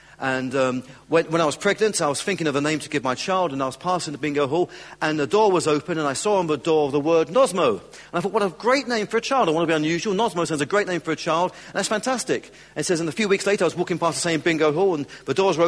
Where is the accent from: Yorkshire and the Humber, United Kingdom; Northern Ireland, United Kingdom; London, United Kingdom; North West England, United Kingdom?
London, United Kingdom; I am, as you've probably guessed, a southern softie. I come from London.